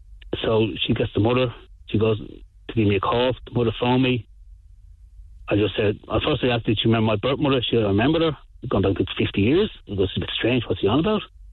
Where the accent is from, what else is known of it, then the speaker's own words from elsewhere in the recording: Dublin, Leinster, Ireland; born there; I was born in Dublin